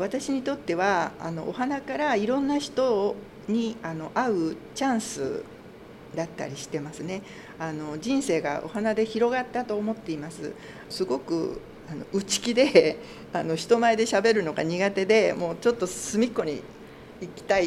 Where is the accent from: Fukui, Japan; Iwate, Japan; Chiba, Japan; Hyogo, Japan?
Hyogo, Japan; Kobe; now in Tokyo, Japan; 私生まれは東京なんですけど育ちが神戸で